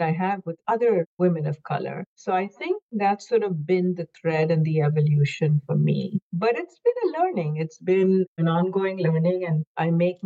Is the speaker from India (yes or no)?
yes; India; I grew up in India, and growing up in India, pretty much everyone looked like me in terms of skin tone, etc. Variations, but, you know, I was part of the majority, and I belonged to the majority religion.